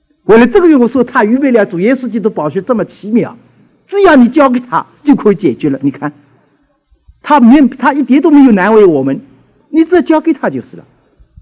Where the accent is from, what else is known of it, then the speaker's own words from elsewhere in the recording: China; 特别我们中国人这个脸皮很要紧的